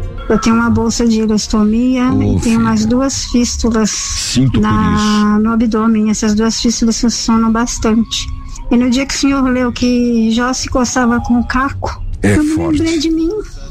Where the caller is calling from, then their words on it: São Paulo, Brazil; aqui, sou aqui de São Paulo.